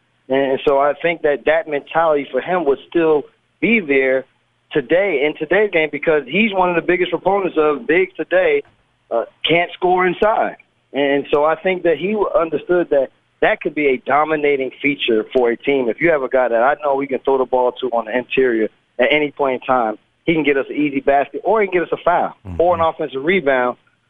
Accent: New Jersey, United States; because I guess they thought because I was from Jersey, I played in the park.

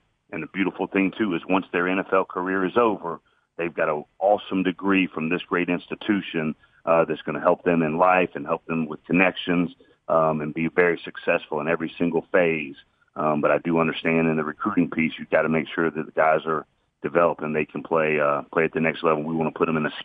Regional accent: Atlanta, Georgia, United States

